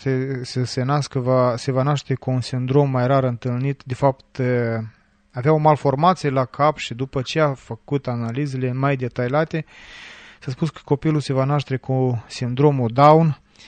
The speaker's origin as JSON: {"language": "Romanian", "country": "Moldova", "said": "sunt din Republica Moldova"}